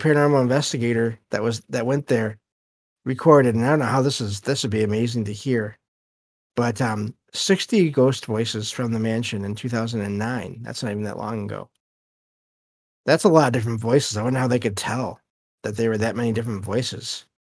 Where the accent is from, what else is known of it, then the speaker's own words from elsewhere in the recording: Michigan, United States; but I mean, again, that's probably because I'm from Michigan.